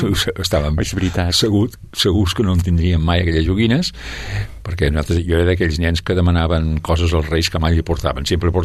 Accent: Sabadell, Catalonia, Spain; born there; Doncs vaig néixer al carrer Sant Jaume, número 11, de Sabadell, allà al costat del mercat.

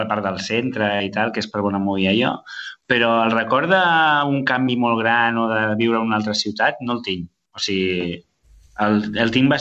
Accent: Sabadell, Catalonia, Spain; born there; vaig néixer a Sabadell, al Nen Jesús.

